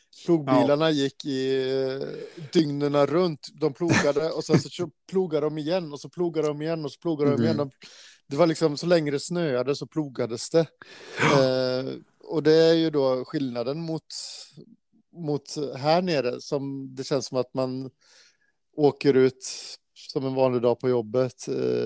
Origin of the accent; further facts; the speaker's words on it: Gävleborg County, Sweden; now in Ljungskile, Sweden; jag flyttade därifrån så har jag aldrig upplevt så bra snöröjning som det var uppe i Hälsingland där jag kommer ifrån, till exempel.